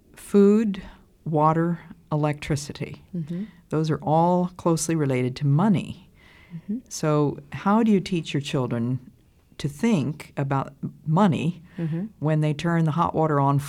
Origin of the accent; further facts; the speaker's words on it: United States; I grew up in the Depression, the Great Depression in the United States